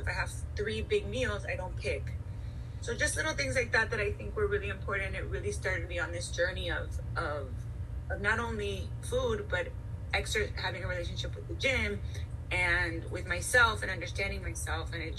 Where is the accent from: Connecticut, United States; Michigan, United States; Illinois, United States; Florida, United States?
Florida, United States; Miami; So growing up in Miami, I was always eating rice and beans, and you always wanted people, you know, my mom always wanted to show love through food